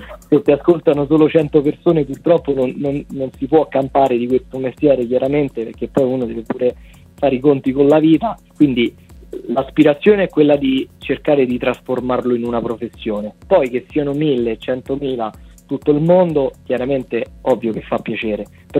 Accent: Rome, Lazio, Italy; Io sono di Roma, quindi nel territorio laziale abbiamo fatto dei live

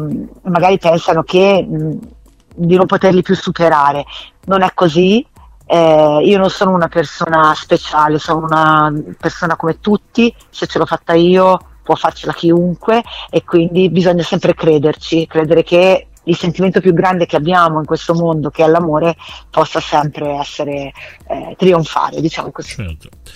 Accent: Tuscany, Italy; Non so se si sente che io sono toscana.

